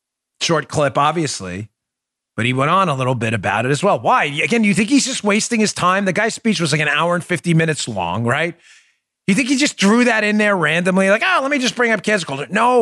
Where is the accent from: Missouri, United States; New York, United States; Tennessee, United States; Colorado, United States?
New York, United States; Queens; I grew up in Queens. Every Italian kid like me in Queens, you know, Bongino's. I'm only actually half Italian. I'm Irish, German, a little bit of French apparently too.